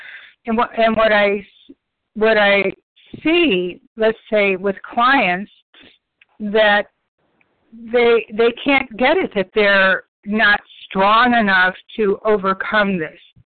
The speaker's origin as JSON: {"language": "English", "region": "Texas", "country": "United States", "said": "Good morning, visionaries. I'm from Texas."}